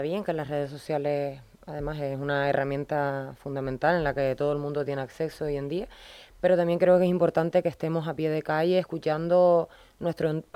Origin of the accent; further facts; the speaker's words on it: Lajares, Canary Islands, Spain; Yo soy de Lajares.